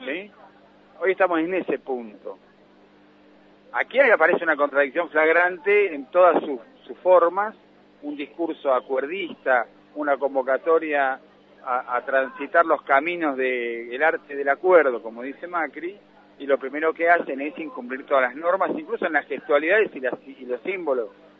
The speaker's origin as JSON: {"language": "Spanish", "country": "Argentina", "said": "como argentinos"}